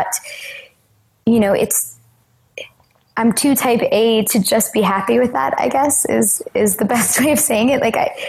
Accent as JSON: {"language": "English", "country": "Canada", "said": "And I had the benefit of being Canadian, so I didn't have the kind of school debt Americans have"}